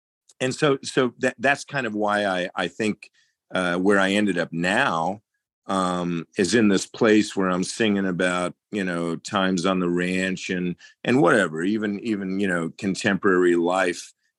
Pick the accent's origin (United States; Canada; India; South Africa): South Africa; growing up in South Africa, rural area, and then on a ranch, you know.